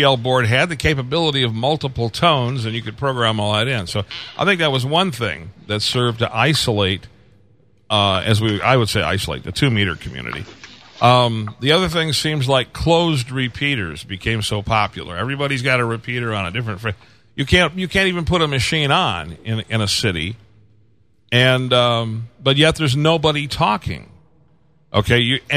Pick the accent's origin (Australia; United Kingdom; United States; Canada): United States; Detroit, Michigan; now in Lebanon, United States; here I am in Lebanon, Tennessee, you know. And I said, well, originally I'm from Detroit.